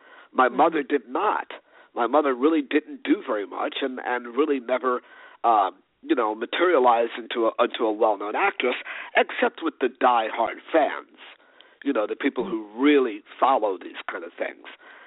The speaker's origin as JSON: {"language": "English", "region": "New York", "country": "United States", "said": "But I'm a New Yorker and I'm an Upper West Sider"}